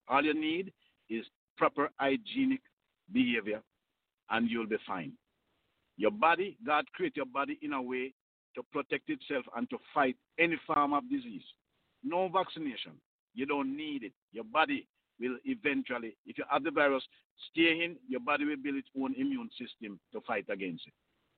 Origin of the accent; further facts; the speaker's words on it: Jamaica; The next thing that they target us with as a Jamaican, a doctor told me, because of my geographical location, I automatically have cancer.